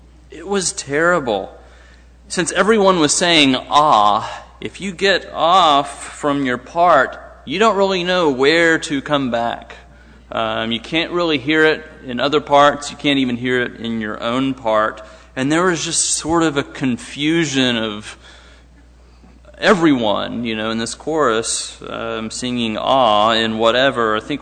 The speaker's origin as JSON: {"language": "English", "town": "Dallas", "region": "Texas", "country": "United States", "said": "I'm from Dallas, so I didn't go to that church"}